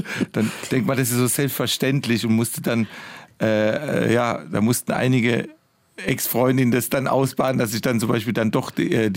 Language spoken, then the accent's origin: German; Southern Germany, Germany; Wahrscheinlich hat das eine Wirkung gehabt als Süddeutscher